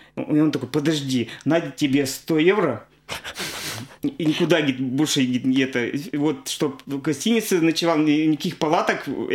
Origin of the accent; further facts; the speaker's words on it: Kirov, Kirov Oblast, Russia; Я говорю, «Как откуда? С России». «Откуда с России?» Я говорю, «С Кирова».